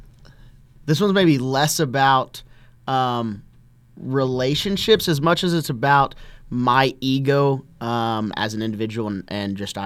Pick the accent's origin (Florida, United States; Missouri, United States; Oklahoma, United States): Florida, United States; Tampa; born there; So I was born in Tampa, Florida.